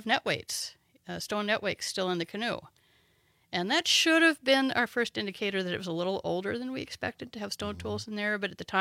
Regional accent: the Ozarks, United States; So grew up, my accent may betray, in the Ozark Mountains. So I'm a little bit of a hillbilly.

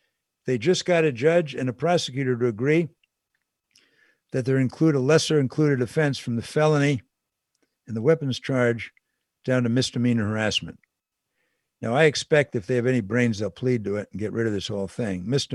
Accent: Missouri, United States; This is the state of Harry Truman. I'm from Missouri. Show me. Remember, I'm from Missouri.

